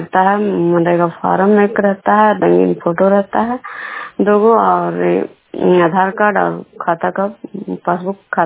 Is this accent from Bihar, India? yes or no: yes; Vishnupur, Bihar, India; मैं विष्णुपुर ग्राम खजरा पंचायत नालंदा जिला नालंदा प्रखंड की निवासी हूँ।